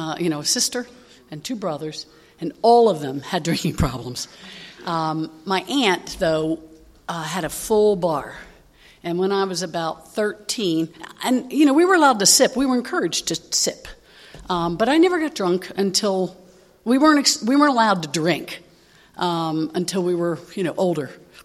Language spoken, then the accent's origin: English; East Coast, United States; And so I grew up on the East Coast. I grew up in a family of, Irish Catholic people.